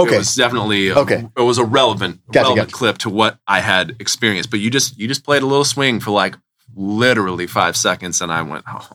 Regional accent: California, United States; California.

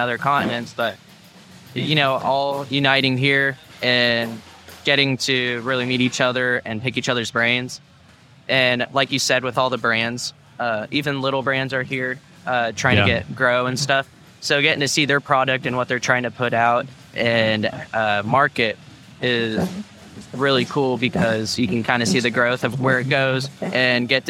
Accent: Springfield, Missouri, United States; I'm from Springfield, Missouri. Traveled here to Nashville for this, just strictly.

